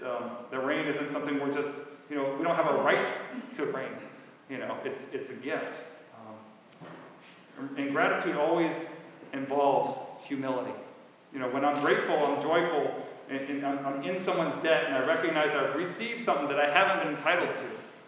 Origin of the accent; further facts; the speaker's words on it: Belgium; I grew up in Belgium a couple minutes from Brussels.